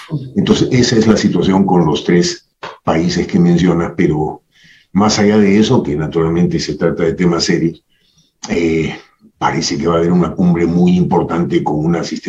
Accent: Peru; y simplemente lo digo como un peruano más

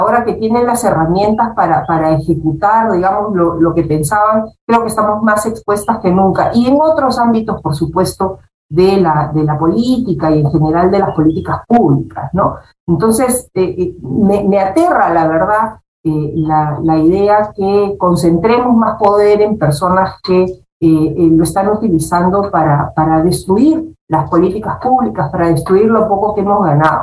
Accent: Peru; lo que yo sí siento como peruana

